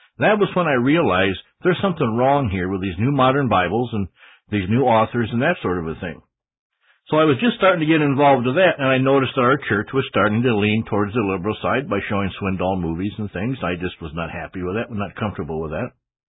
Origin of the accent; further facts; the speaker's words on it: South Dakota, United States; From the beginning, I was born in here in South Dakota, 1950. And I have many memories back there. I go back to 480 Colorado, where I grew up in that one house.